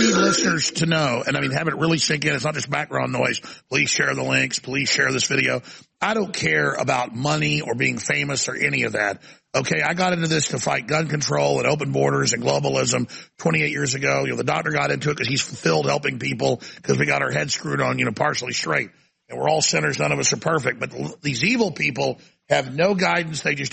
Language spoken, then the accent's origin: English; Dallas, Texas, United States; when I was growing up in Dallas.